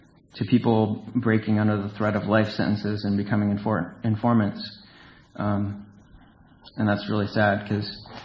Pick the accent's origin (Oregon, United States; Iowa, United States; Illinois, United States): Oregon, United States; Eugene; even though I'm from Eugene.